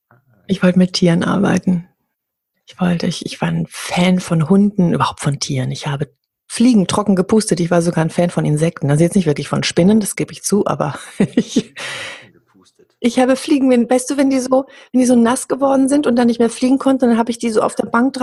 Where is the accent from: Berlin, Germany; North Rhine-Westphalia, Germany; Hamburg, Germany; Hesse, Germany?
Hamburg, Germany; Ich komme ja aus Hamburg.